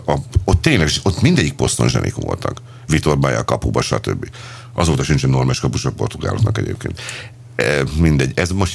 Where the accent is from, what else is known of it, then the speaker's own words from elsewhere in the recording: Debrecen, Hajdú-Bihar, Hungary; mindent debreceni vagyok